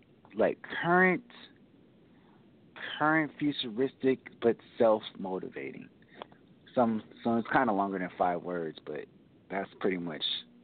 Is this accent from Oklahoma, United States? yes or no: no; Rodeo, California, United States; I'm from a little town in California called Rodeo. It's like a small town in East Bay. And I still stay in the East Bay.